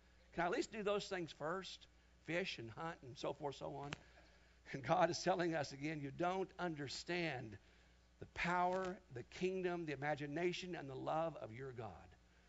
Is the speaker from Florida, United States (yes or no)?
no; Kansas, United States; In my youth group, growing up in Kansas in the 70s, we heard a lot of sermons about left behind